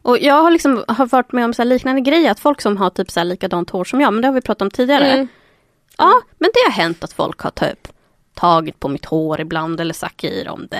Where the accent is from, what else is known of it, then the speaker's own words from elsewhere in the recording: Gävle, Gävleborg County, Sweden; Och det var en person från Gävle, där jag växte upp.